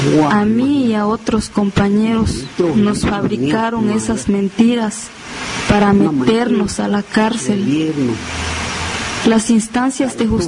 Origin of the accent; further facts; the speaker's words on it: Xochistlahuaca, Guerrero, Mexico; born there; Actualmente tengo 78 años. Nací en Sulha, Xochitlahuaca. Soy campesino.